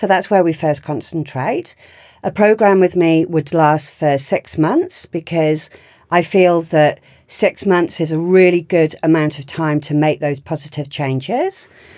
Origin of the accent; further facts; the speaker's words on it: Yorkshire and the Humber, United Kingdom; So I was born in Yorkshire and we grew up in a beautiful home.